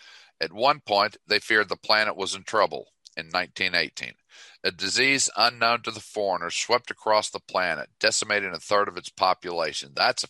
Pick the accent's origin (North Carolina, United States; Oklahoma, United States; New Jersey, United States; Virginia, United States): Oklahoma, United States; Tulsa; You know, as a child, youngster growing up in Tulsa